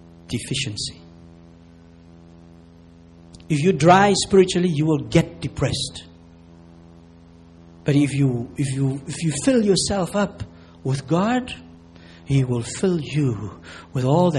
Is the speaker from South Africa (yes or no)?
yes; Cape Town, Western Cape, South Africa; growing up in Cape Town, we have a lot of sand.